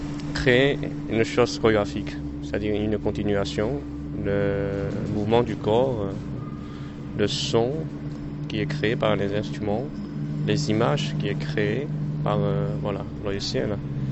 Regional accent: Shanghai, China; French is a second language; now in France; je viens de la Chine, je suis né à Shanghai.

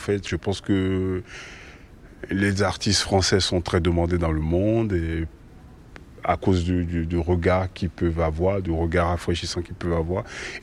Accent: Benin; je viens de l'Est Dahomey, qui est aujourd'hui le Bénin.

